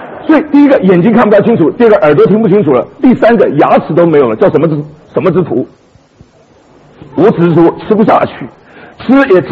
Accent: Beijing, China; accent: Beijing; 我小时候住在北京，我晓得我会讲京片子

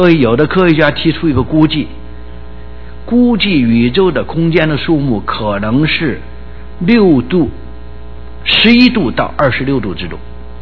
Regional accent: China; 那说请问你们所信的上帝和我们中国人所信的玉皇大帝是什么关系呢？

